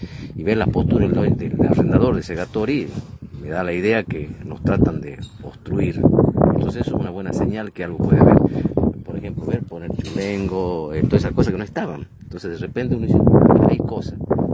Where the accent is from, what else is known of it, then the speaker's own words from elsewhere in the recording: General Mosconi, Salta, Argentina; también ver equipos que yo los vi en Mosconi, claro, en mi pueblo, y verlos en Choele, en la Patagonia